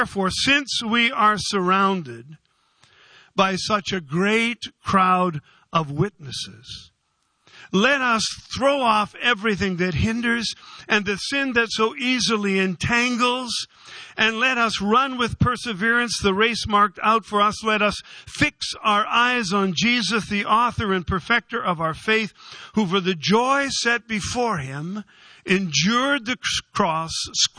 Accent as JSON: {"language": "English", "town": "Red Lake", "region": "Ontario", "country": "Canada", "tie": "born or raised there", "said": "When I was a little boy growing up in Red Lake"}